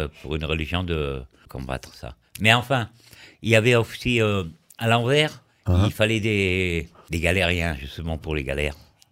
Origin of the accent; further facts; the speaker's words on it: La Rochelle, Nouvelle-Aquitaine, France; Et comme je suis de La Rochelle...